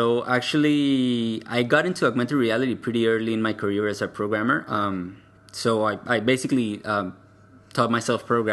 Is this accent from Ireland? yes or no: no; Venezuela; English is a second language; I'm from Venezuela originally, with family from Colombia and roots from actually Europe.